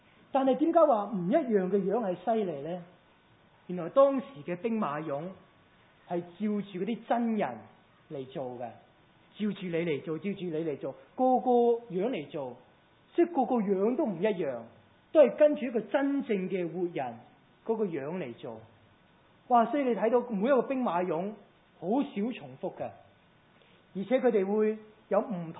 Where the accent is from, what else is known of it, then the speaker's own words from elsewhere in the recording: Hong Kong; 尤其是我們香港人很喜歡屋這件事